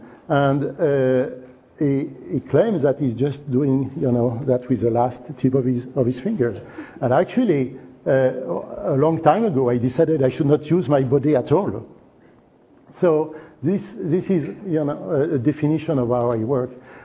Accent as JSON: {"language": "English", "country": "France", "tie": "born or raised there"}